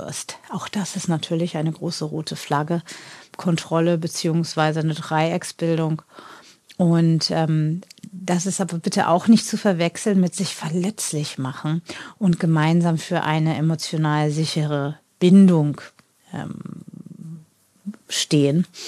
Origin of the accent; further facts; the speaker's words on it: North Germany, Germany; ich komme ja so aus dem Norden, immer so eine norddeutsche Straße vor.